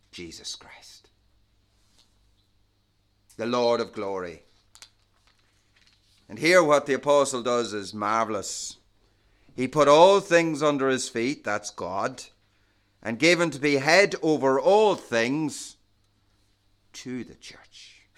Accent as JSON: {"language": "English", "country": "Ireland", "tie": "born or raised there", "said": "Well, as a boy growing up in Roman Catholic Ireland, we were all told by the priest and by our primary school teachers, there's only one head of the church."}